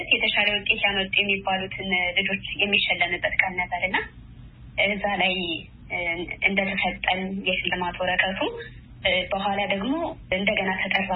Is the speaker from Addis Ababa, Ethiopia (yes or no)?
no; Amhara, Ethiopia; እኔ ተወልጄ ያደኩት በገጠር አካባቢ ነው። ደቡብ ጎንደር ላይጋይንት ወረዳ ውስጥ ሆኖ ደስኳ ይባላል እኔ ያደኩበት ሰፈር ማለት ነውና፣ ከልጅነቴ ያደኩት ጠንካራ ገበሬ ማህበረሰብ ውስጥ ነው።